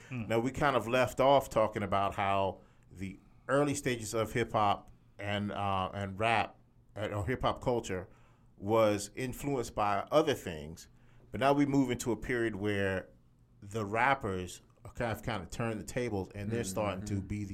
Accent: South Carolina, United States; But now, I grew up in South Carolina. I never saw a pair of Bally's other than on TV.

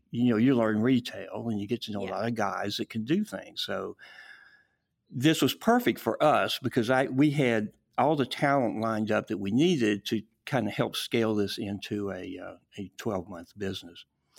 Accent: Decatur, Alabama, United States; also born or lived in Nashville; Well, I'm originally from Nashville, but I grew up here in Decatur.

